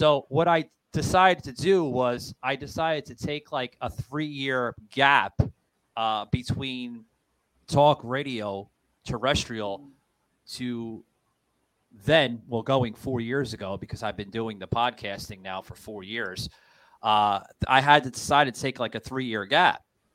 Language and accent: English; New York, United States; now in Tampa, United States; we grew up together up in New York, New Jersey area.